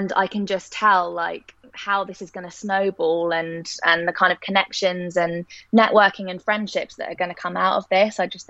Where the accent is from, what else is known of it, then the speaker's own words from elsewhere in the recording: Chertsey, South East England, United Kingdom; I was born in Chertsey, so 5 minutes down the road from Thorpe Park, and I feel like I was practically raised at Thorpe Park.